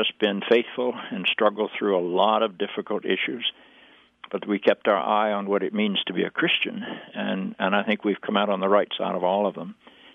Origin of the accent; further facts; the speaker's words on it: North Carolina, United States; And when I grew up in North Carolina, we didn't have any homosexual people.